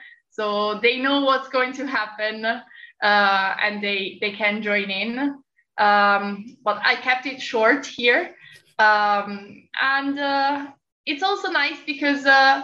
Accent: Italy; English is a second language; I'm from Italy.

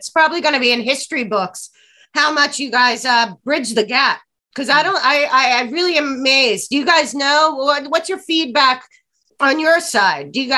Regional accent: Pennsylvania, United States; And what's crazy is I grew up outside of Philly, and we had everything.

